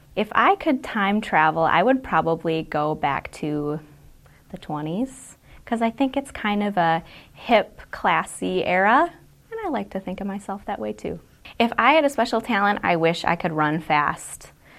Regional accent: Orono, Minnesota, United States; I'm from Orono, Minnesota, and this is my second year on the team.

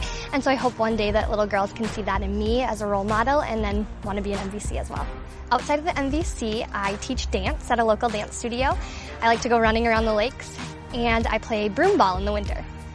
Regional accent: Cottage Grove, Minnesota, United States; It's my third year on the team, and I'm from Cottage Grove, Minnesota.

